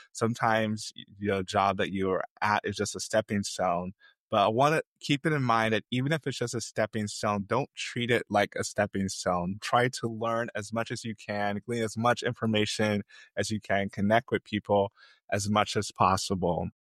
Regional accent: St. Louis, Missouri, United States; also born or lived in Nigeria; I'm Nigerian, grew up in St. Louis, Missouri, but I was born in Nigeria.

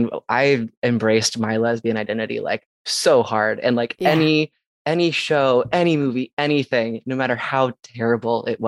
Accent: Texas, United States; And like, I grew up in Texas and I was like, you can do that.

